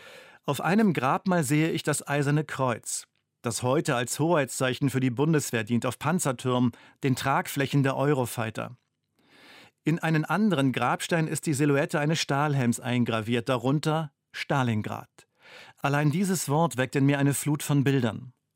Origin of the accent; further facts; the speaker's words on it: Uelzen, Lower Saxony, Germany; An manchen Tagen ist er in meiner Heimatstadt Uelzen zu hören.